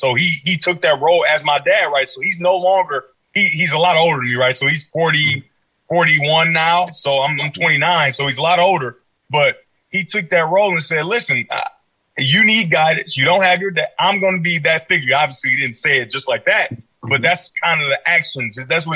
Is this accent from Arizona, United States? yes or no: no; Detroit, Michigan, United States; I don't know where everybody else is from that was in my class, but I'm from Detroit, right? And so it's a ton of distractions on every level.